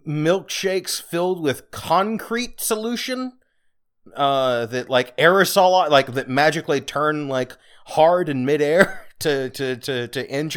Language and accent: English; United States; Anyway, I'm an American